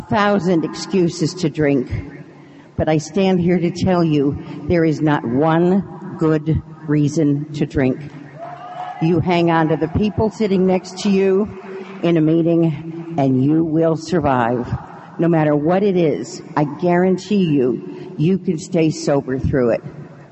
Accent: Kansas City, Missouri, United States; I'm a very grateful alcoholic. I come from Kansas City, Missouri, North Oak Women's Group

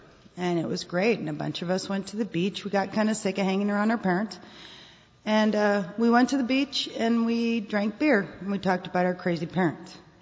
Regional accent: Dallas, Texas, United States; born there; I was born in Dallas. Shortly after I was born, my parents split up.

